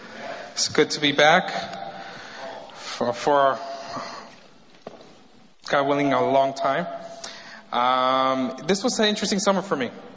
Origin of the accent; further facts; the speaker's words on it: California, United States; "Hey, where are you from?" And I'm like, "From California."